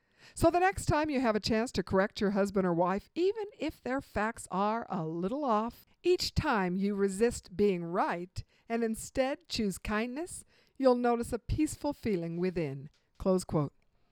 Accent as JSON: {"language": "English", "town": "Glendale", "region": "California", "country": "United States", "tie": "born or raised there", "also_born_or_lived": "Washington", "said": "I was raised in Los Angeles, just outside of Los Angeles, in Glendale, California. And then we lived in Washington."}